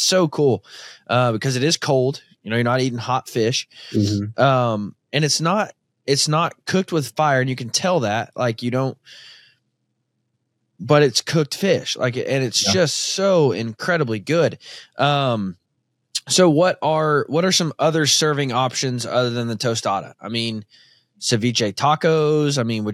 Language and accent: English; Arkansas, United States; I grew up in Arkansas. If you caught fish, you battered it and you deep fried it.